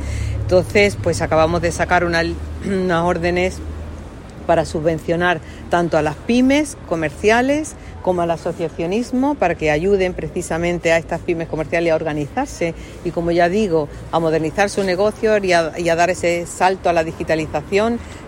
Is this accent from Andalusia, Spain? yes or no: yes; Málaga, Andalusia, Spain; Y nosotros, como malagueños, pues yo como malagueña, quiero que la mayoría de estas ayudas se queden en nuestra provincia, se queden en Málaga.